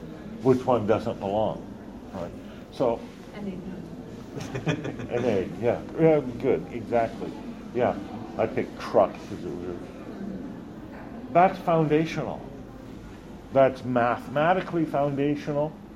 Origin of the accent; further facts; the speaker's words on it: Canada; And I'm sort of sitting there, you know, as the Canadian guy, wait, what?